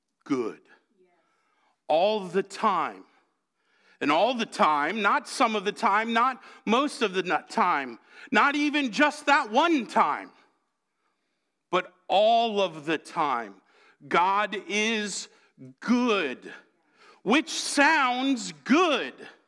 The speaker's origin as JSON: {"language": "English", "region": "New England", "country": "United States", "tie": "born or raised there", "said": "You got to remember, I grew up in the Episcopal Church in New England"}